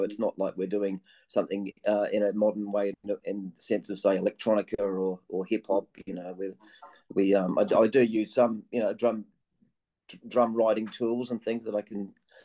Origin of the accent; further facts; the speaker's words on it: New Zealand; now in Sydney, Australia; I came from New Zealand and lived on the northern beaches of Sydney, went to school up there.